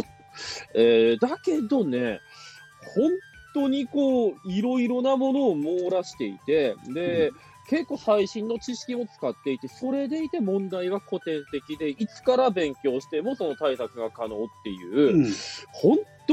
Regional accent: Aomori, Japan; 例えば僕は青森とか出身ですけど、青森でも別に大学で受けれましたから。

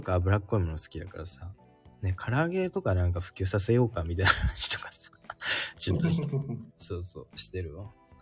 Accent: Akita, Japan; 日本もね、冬に入って、僕の地元秋田なんかね、初雪30センチ積もったらしいんで

